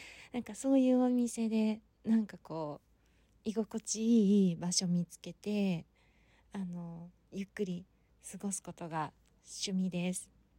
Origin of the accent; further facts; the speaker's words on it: Kansai, Japan; 出身は関西の方です。幅広いですよね。